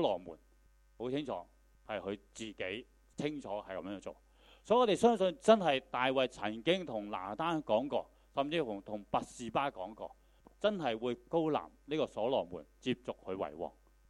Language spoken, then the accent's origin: Cantonese; China; 你知道我们中国人都有所谓叫床头撞，就最难搞的嘛。